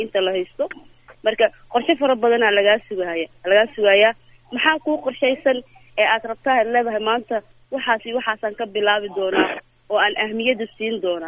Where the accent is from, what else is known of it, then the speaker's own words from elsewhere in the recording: Beledweyne, Hiran, Somalia; born there; Aniga waxaan kasoo jeedaa Iran, aan kasoo jeedaa gaar ahaan magaalada Baladweyne aan ku dhashay.